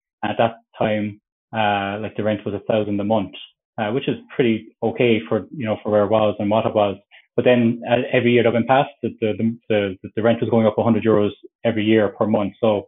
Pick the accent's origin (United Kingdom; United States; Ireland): Ireland; Cork, Munster; accent: Cork; I'm from Cork, if you couldn't tell from the accent